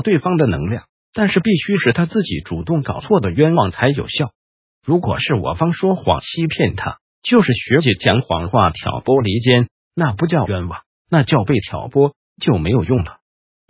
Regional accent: Taiwan; 其实也就是占我们台湾人 70% 以上人口的城府很深的草包

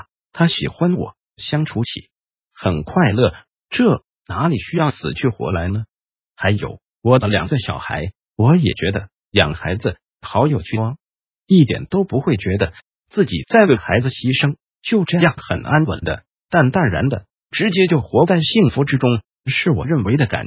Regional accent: Guangdong, China; 我们广东人会说的一句粗口

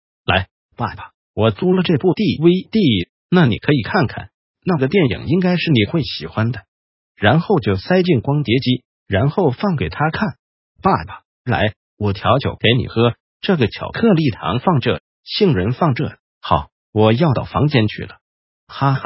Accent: China; 就是你知道像现在我们中国人教条就是不孝就应该有罪恶感，对不对？

